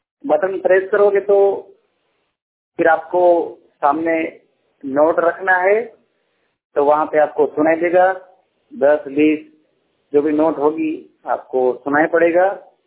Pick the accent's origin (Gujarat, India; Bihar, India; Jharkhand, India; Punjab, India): Gujarat, India; मैं गुजरात से बिलोंग करता हूं और ब्लाइंड हूं।